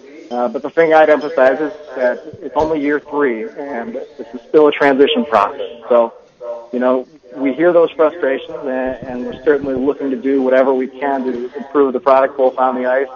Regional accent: Wisconsin, United States; I grew up in Wisconsin, so I was a Badger fan since I was 5 years old.

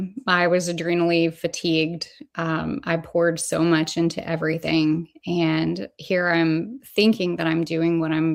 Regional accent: Linden, Virginia, United States; I grew up essentially feral in the Blue Ridge Mountains of Linden, Virginia. That was home. I met my husband when I was a teenager up there.

